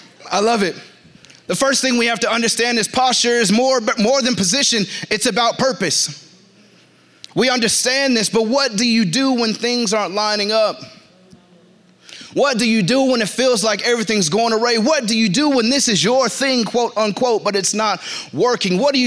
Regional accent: Reno, Nevada, United States; also born or lived in Denver, Colorado; We're from Reno, Nevada. Small, small place by way of Denver, Colorado for the last 12, 13 years.

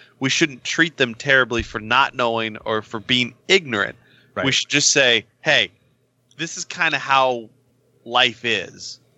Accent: Kentucky, United States; I mean, when I was growing up in Kentucky, I never saw anybody that was trans, ever.

